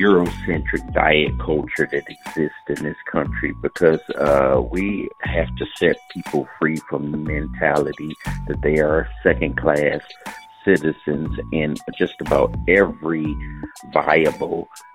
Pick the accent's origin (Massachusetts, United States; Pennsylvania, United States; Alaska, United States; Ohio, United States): Ohio, United States; Cleveland; I'm from Cleveland, Ohio